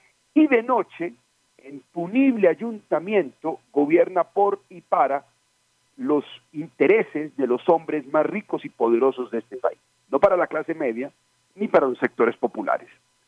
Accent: Colombia; Miren, colombianos, qué generosos somos.

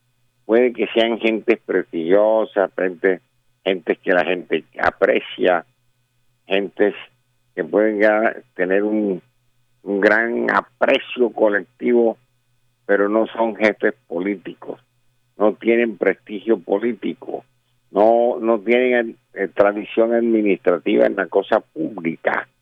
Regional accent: Barranquilla, Atlántico, Colombia; a mí me parece, como barranquillero y como atlanticense

